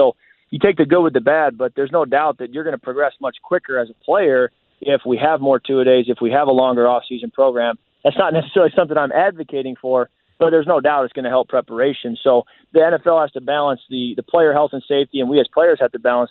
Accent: Michigan, United States; And I grew up in Michigan and obviously followed the Detroit Lions.

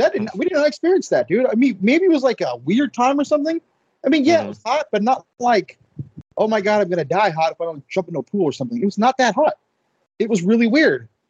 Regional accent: California, United States; I'm from California. It's all I wear.

